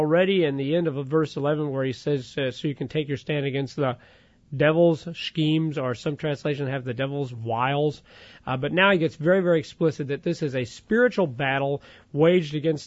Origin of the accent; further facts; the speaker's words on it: New Athens, Illinois, United States; I'll say New Athens, but then immediately I'll say, you know, which is right outside of St. Louis, because nobody knows where New Athens is.